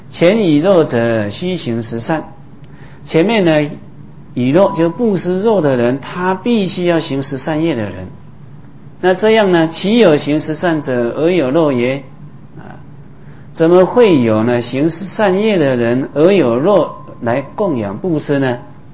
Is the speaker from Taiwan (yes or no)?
yes; Taiwan; 我们台湾话讲菇菜啊。